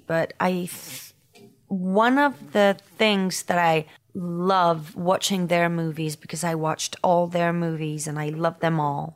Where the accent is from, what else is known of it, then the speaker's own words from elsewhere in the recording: Paris, Île-de-France, France; accent: French Parisian; English is a second language; to lose my French Parisian accent.